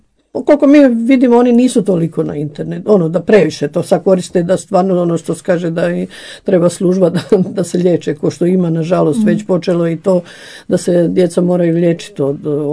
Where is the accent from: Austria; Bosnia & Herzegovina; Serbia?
Bosnia & Herzegovina; ja sam napravljena iz Hercegovine, ne iz tu iz Prigorje, iz Sesveta